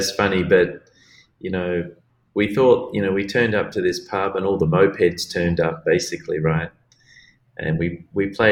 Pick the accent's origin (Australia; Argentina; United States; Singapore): Australia; Sydney, New South Wales; I grew up in Sydney, but I was attracted to music. And, you know, from the age of about 7 or 8, I was, you know, playing piano. I did 6 years at the Sydney Conservatorium of Music